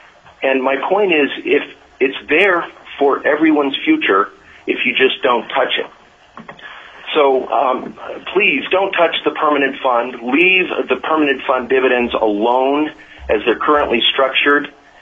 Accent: Anchorage, Alaska, United States; I'm a lifelong Alaskan. I was born in Anchorage

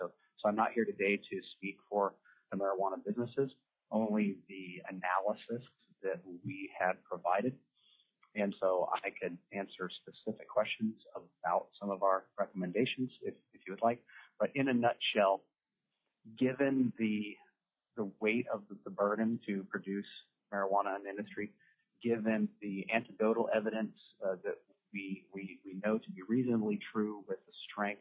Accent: Fairbanks, Alaska, United States; I'm from Fairbanks, Alaska

